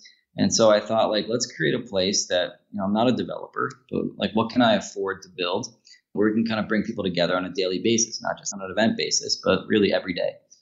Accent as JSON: {"language": "English", "town": "Westchester County", "region": "New York", "country": "United States", "tie": "born or raised there", "said": "It starts in New York. I was born in Manhattan. Like any sort of middle-class family in the 1980s, we moved out and lived in the suburbs for the majority of my childhood. So I lived in Westchester County outside of New York City."}